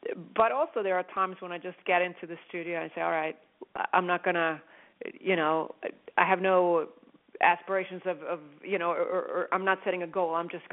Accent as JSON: {"language": "English", "country": "Sweden", "tie": "born or raised there", "second_language": "English", "said": "Maybe that comes from growing up in Sweden, because that's what you hear."}